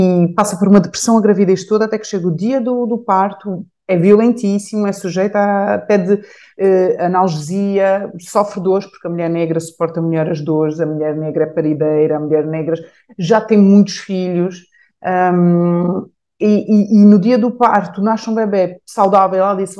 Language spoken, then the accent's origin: Portuguese; Angola; born there; Eu nasci em Angola, por exemplo